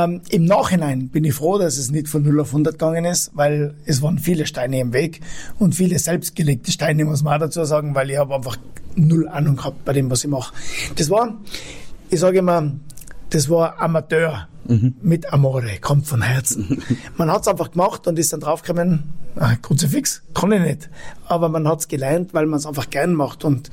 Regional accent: Tyrol, Austria

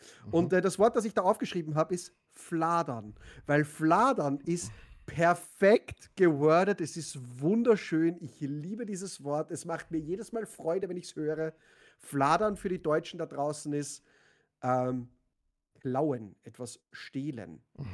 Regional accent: Austria; accent: Austrian; Österreichisch ist schon eine wunderschöne Sprache. Ich liebe unseren Dialekt.

